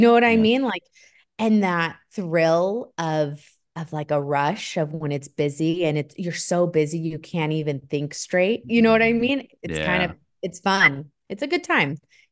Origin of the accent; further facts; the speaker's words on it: Kerman, California, United States; So I grew up in Kerman, California. It's about 30 minutes away from Fresno. It's a small town.